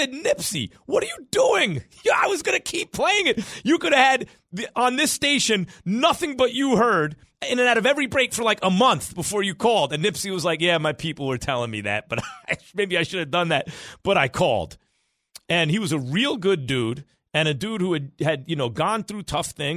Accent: New York City, New York, United States; now in Los Angeles, United States; look, I'm from the city. I'm from New York. I never lived anywhere else.

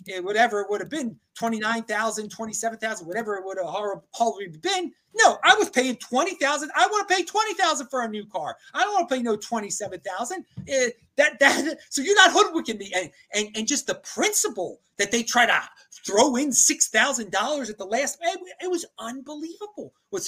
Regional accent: East Coast, United States; when I'm from the East Coast, you're from the East Coast too.

